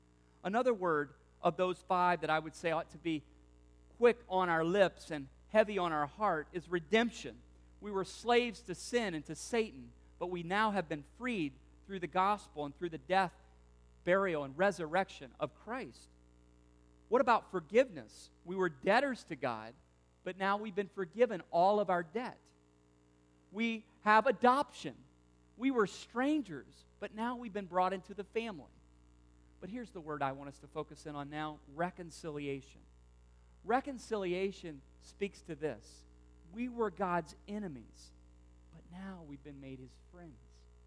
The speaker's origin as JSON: {"language": "English", "region": "the South", "country": "United States", "tie": "born or raised there", "said": "I told you many times, I grew up in the South"}